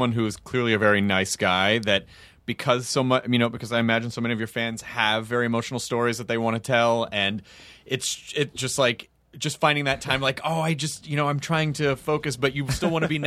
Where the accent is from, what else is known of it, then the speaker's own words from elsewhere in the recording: Australia; I'm Australian.